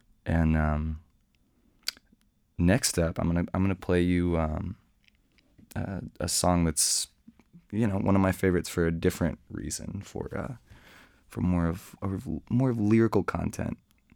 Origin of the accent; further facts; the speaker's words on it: Austin, Texas, United States; from Austin, Texas.